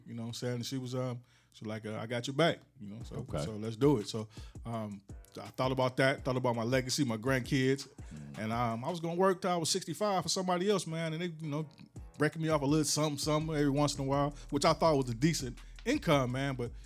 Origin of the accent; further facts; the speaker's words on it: Muskegon, Michigan, United States; I'm from Muskegon, Michigan, on the west side of the state. Been there most of my life.